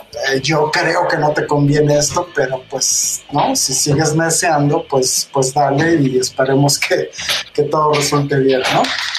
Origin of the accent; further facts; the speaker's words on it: Mexico City, Mexico; Sí, soy oriundo de la Ciudad de México.